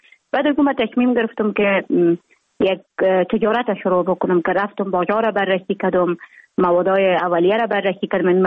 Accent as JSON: {"language": "Persian", "region": "Jowzjan", "country": "Afghanistan", "tie": "born or raised there", "also_born_or_lived": "Mazar-i-Sharif", "said": "ما در ولایت جوزجان به دنیا آمدیم، 26 سال عمر دارم. مکتب خود در افغان ترک تا صنف 9 در جوزجان خواندیم، بعدا آمدیم از صنف 10 تا 12 در افغان ترک مزار شریف ادامه دادیم."}